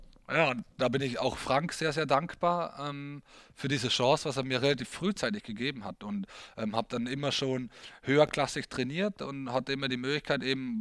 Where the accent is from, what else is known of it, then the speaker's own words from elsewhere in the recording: Hard, Vorarlberg, Austria; now in Balingen, Germany; Ja, also Vorarlberg, wo ich ja komme, ist ja nicht so groß. Da gab es eben A1 Bregenz und Alpla HC Hart und ich bin gebürtiger Harder